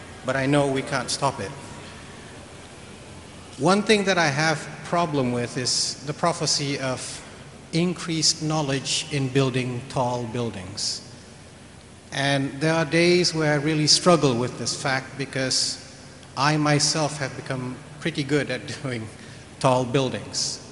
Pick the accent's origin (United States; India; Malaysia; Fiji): Malaysia; I'm an architect from Malaysia.